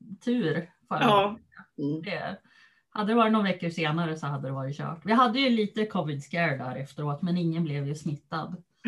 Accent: Norrland, Sweden; jag tänker ju som en norrlänning, så en timmes körväg är ju ingenting.

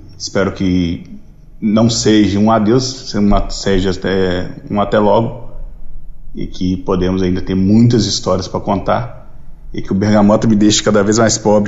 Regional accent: Astolfo Dutra, Minas Gerais, Brazil; eu sou de Astolfo Dutra, zona da Mata de Minas Gerais. Apesar de eu não ser gaúcho, eu tenho família do Sul.

